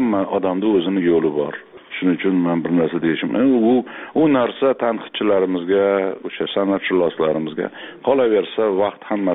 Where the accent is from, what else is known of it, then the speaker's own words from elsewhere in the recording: Tashkent, Uzbekistan; men Eski shaharda katta bo'lganman, Chuvalach ko'chasida